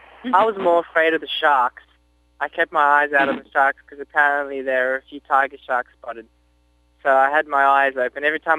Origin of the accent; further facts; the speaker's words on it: Australia; accent: mixture of Russian and Australian; also born or lived in Belarus; Actually, I was born in Russia, Belarus, and migrated to Australia when I was 7. So now I've got a mixture of a bit of Russian and a bit of Australian.